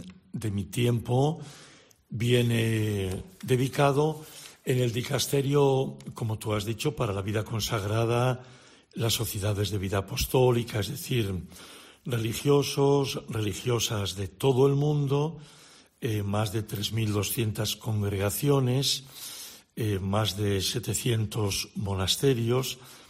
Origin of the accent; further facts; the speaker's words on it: Asturias, Spain; also born or lived in Castile and León; yo soy también español, asturiano, me he movido mucho durante 16 años por Castilla y León, he estado muchas veces en Zamora.